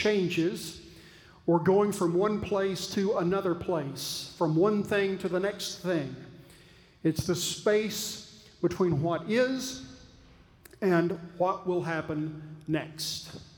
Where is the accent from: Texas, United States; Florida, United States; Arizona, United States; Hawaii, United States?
Texas, United States; I apologize, I'm a Texan, I know when I say lemon, it sounds like lemon